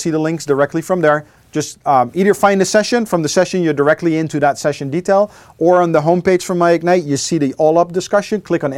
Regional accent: Netherlands; English is a second language; so I'm from the Netherlands. I know there's a Dutch group already.

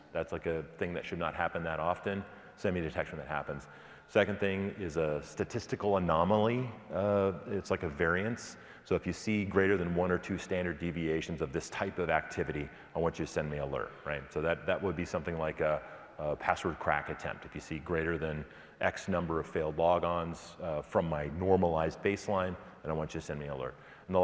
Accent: Seattle, Washington, United States; I'm from Seattle, and we have Seattle Seahawks.

